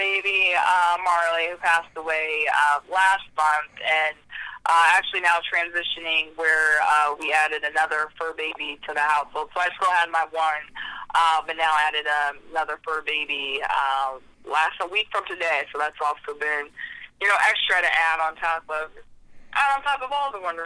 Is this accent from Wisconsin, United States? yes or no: no; Akron, Ohio, United States; I'm originally from Akron, Ohio, so as young as I can remember, you know, I was going to the polls with my mom.